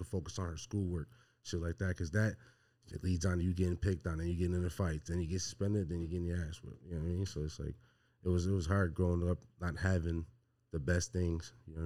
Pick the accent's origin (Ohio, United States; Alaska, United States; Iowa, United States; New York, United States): New York, United States; Buffalo; From Buffalo, New York. Grew up, born and raised in the West Side.